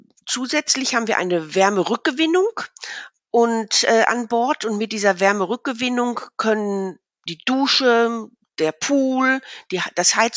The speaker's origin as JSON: {"language": "German", "region": "North Rhine-Westphalia", "country": "Germany", "tie": "born or raised there", "said": "lebe ja nicht an der Küste hier im Münsterland, ist ja schön Inland und was ich nie früher und also von meinem aufgewachsen bin ich im Ruhrgebiet, also für mich war das Meer nicht Teil meines Lebens."}